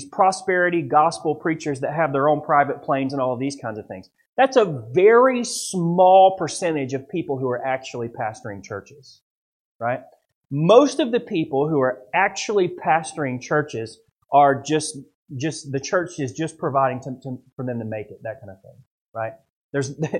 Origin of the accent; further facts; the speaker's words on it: Florida, United States; I'm from the South up in the Panhandle, and we actually have land there, which is rare.